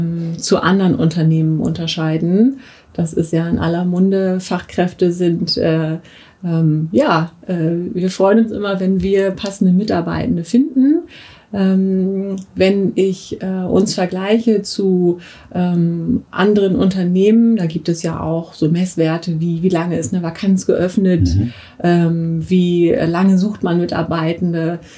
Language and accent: German; Rotenburg, Lower Saxony, Germany; Ich bin selber aus Rodenburg-Würme.